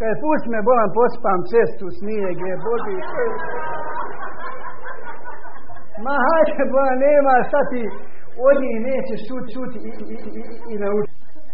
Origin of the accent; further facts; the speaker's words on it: Sarajevo, Federation of Bosnia and Herzegovina, Bosnia & Herzegovina; Odakle si ti? Pitao on mene. Rekao, iz Sarajeva.